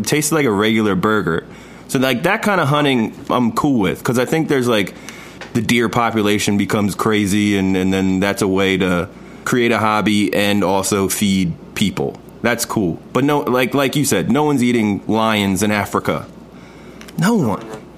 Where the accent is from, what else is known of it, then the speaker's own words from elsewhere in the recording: Colombia; in where I grew up in Colombia, like, I guess some people hunted.